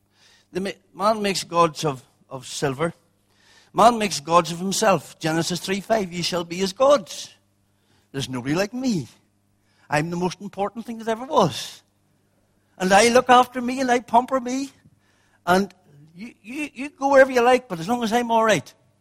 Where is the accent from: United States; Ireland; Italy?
Ireland; I come from the Republic of Ireland.